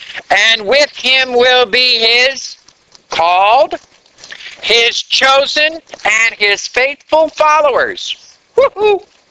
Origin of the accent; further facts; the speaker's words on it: Canada; When I was growing up in Canada, I remember studying Canadian history.